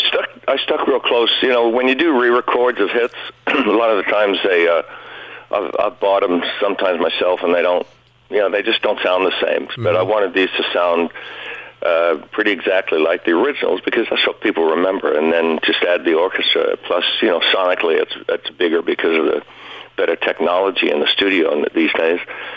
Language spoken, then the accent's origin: English; Melbourne, Victoria, Australia; also born or lived in Sydney; That's where I grew up in Melbourne. I was born in Sydney, but I grew up in Melbourne.